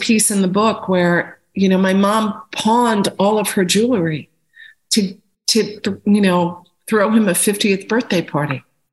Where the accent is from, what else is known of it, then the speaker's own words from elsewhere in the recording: New York, United States; so I grew up out on Long Island, you know, very kind of unstable for a while. We lived, you know, in the suburbs.